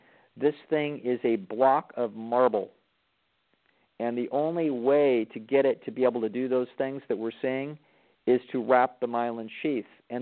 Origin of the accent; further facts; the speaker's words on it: Sacramento, California, United States; because I'm from Sacramento area, and so I've got a soft spot in my heart for the Sacramento Kings.